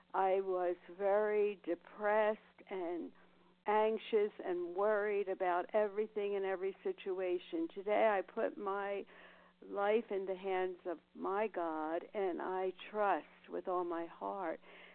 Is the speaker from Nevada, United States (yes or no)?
yes; Nevada, United States; from Nevada, recovered and grateful to be on the program.